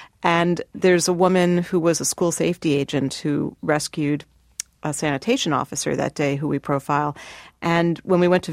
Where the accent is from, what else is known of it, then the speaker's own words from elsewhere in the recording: New York City, New York, United States; you just feel like really proud as a New Yorker to see, you know, we're still here.